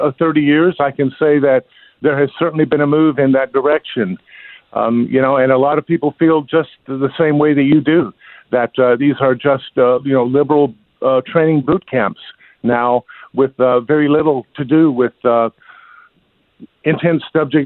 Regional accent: California, United States; moved away; I came from California to South Carolina, where at a school where I taught 30% white people.

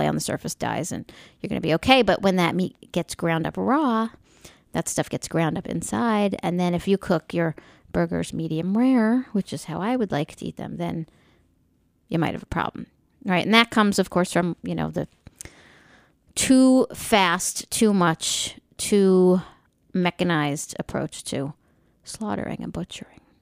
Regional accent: New York, United States; But growing up in New York, we always called it chop meat.

